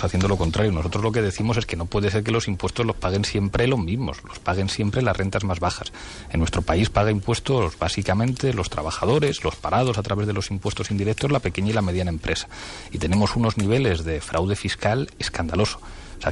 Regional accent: Soria, Castile and León, Spain; me crié en Soria de pequeño y soy del Numancia.

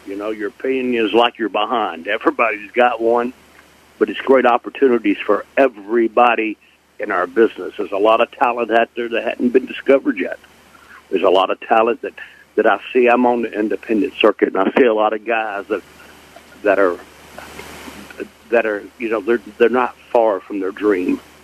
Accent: New York City, New York, United States; I guess you guys could tell I'm from New York City, this old country boy coming up here in Connecticut.

